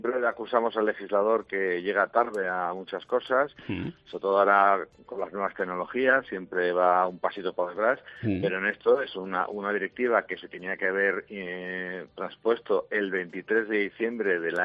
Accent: Madrid, Community of Madrid, Spain; Soy de Madrid, sí.

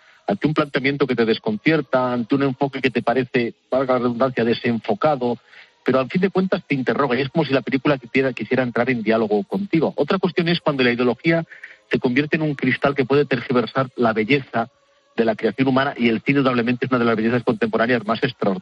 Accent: Ourense, Galicia, Spain; yo soy natural de Ourense

